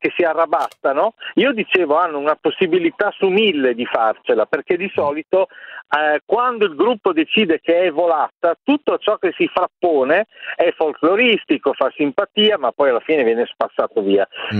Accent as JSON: {"language": "Italian", "town": "Ferrara", "region": "Emilia-Romagna", "country": "Italy", "said": "vengo da Ferrara"}